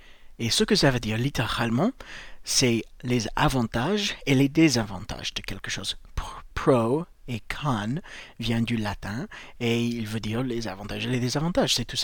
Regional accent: United States; je suis américain

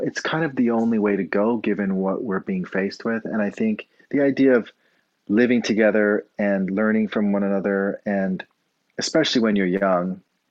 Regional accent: Jamaica; I'm from Jamaica, and you have these, not vertical, but they're more, you know, rural, but you have community.

